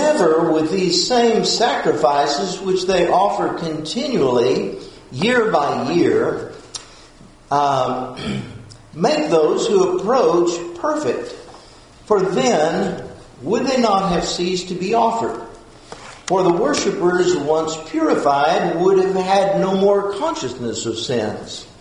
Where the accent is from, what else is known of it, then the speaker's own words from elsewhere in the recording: Texas, United States; And of course, I grew up living in West Texas, a small town, and my father was a elementary school principal during the week.